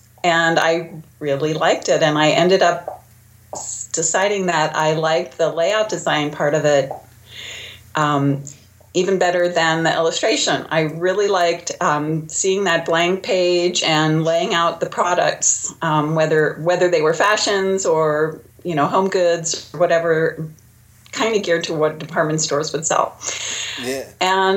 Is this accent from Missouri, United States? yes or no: no; New Jersey, United States; I am originally from New Jersey.